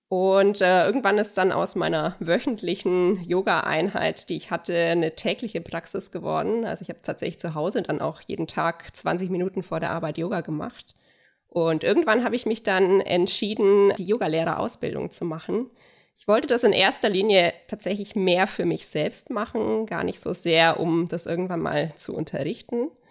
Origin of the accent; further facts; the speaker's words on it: Nuremberg, Bavaria, Germany; ich komme aus Nürnberg